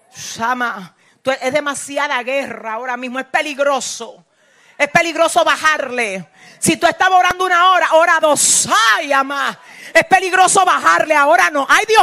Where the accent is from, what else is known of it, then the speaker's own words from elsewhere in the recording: San Francisco de Macorís, Duarte, Dominican Republic; Yo recuerdo que en mi pueblo, San Francisco de Macorís, un pueblo de aquí de República Dominicana donde yo nací